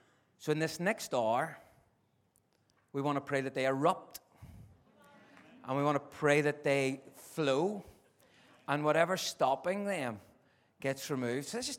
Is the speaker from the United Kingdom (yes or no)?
yes; Northern Ireland, United Kingdom; I do have this problem, as I'm from Northern Ireland, that sometimes I talk very quickly and can be hard to make out.